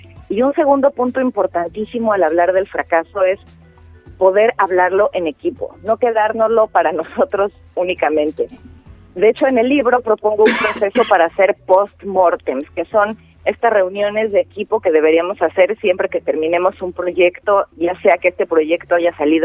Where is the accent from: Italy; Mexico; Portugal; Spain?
Mexico; now in Buenos Aires, Argentina; Como habrán notado por mi acento, soy mexicana, radicada en Buenos Aires.